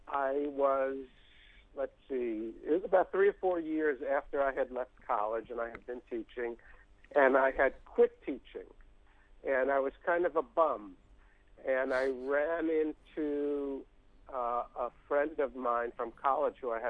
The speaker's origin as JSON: {"language": "English", "town": "Far Rockaway", "region": "New York", "country": "United States", "tie": "born or raised there", "also_born_or_lived": "Brooklyn", "said": "And I spent my first 10 years in Brooklyn, and then my family moved to another part of New York City called Far Rockaway, which is a beach town as far away from the center of New York City as you can get."}